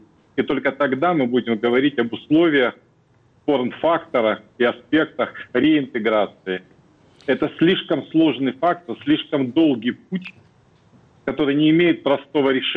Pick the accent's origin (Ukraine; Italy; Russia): Ukraine; Я украинец